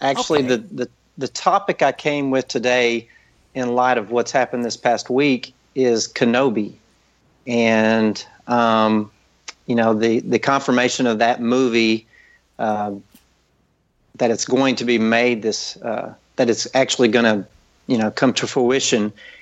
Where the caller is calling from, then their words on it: Terrell, Texas, United States; I'm actually coming from Terrell, Texas. It's about 30 miles east of Dallas, Texas.